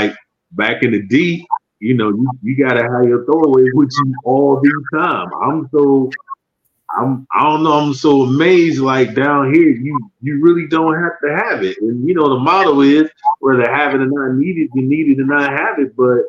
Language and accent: English; Detroit, Michigan, United States; I'm from Detroit.